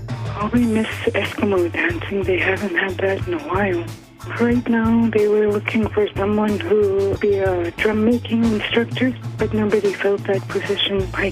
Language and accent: English; Gambell, Alaska, United States; now in Diomede, United States; I'm originally from Gamble, but I live here in Diamond. When we last did a count, there was a little over 100 people.